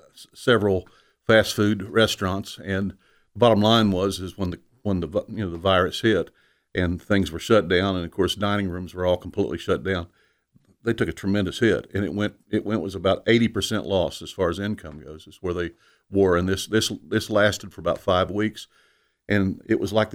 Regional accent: Kentucky, United States; All I can say is I hail from Kentucky, as I said. I grew up in a good Christian home

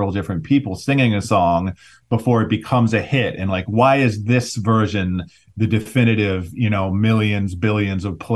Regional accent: Ohio, United States; I grew up mostly in Ohio.

